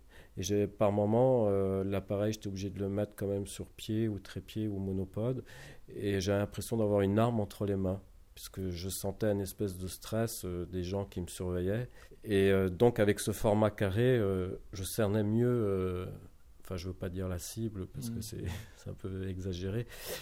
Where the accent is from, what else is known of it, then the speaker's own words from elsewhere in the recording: Brittany, France; C'est une image que j'ai faite chez moi en Bretagne.